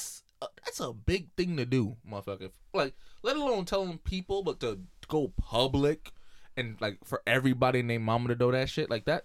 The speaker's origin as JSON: {"language": "English", "country": "Jamaica", "also_born_or_lived": "Brooklyn, United States", "said": "Oh, yeah, definitely. I'm fucking Jamaican."}